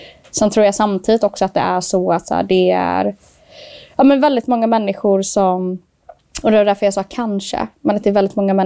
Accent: Gothenburg, Västra Götaland County, Sweden; now in Stockholm, Sweden; men jag kom till Stockholm 2014. Liksom. Men jag är född och uppvuxen i Göteborg.

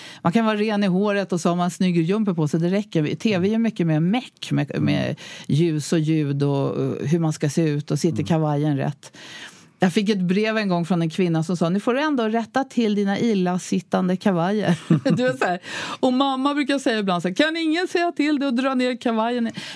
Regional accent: Stockholm, Stockholm County, Sweden; Och jag tänker, min älskade hemstad. Jag är ju 6:e generationen infödd stockholmare.

